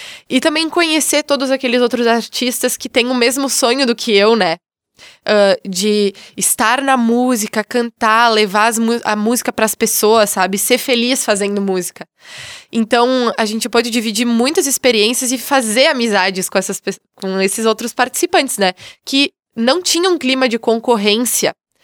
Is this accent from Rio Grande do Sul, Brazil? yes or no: yes; Carlos Barbosa, Rio Grande do Sul, Brazil; Lá na minha cidade, Carlos Barbosa, que é uma cidade muito pequena, né?